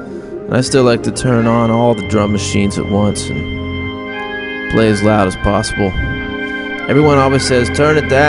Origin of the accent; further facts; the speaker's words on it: Ohio, United States; also born or lived in Cleveland; I was born in Cleveland, Ohio. Then I was transferred to a small town outside of Youngstown, Ohio. There are Amish people there, but they don't play organ.